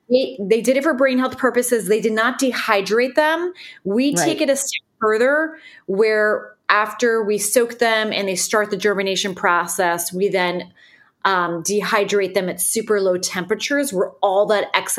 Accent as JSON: {"language": "English", "region": "New Jersey", "country": "United States", "lives_now": "Nashville, United States", "said": "I moved to Nashville 9 years ago. I'm from Northern New Jersey. I was living in New York City after college, and my husband's job brought us to Nashville."}